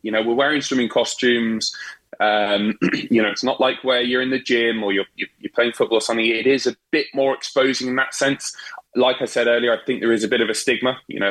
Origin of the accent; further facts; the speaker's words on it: Maidenhead, South East England, United Kingdom; I've got a leisure centre here in my hometown in Maidenhead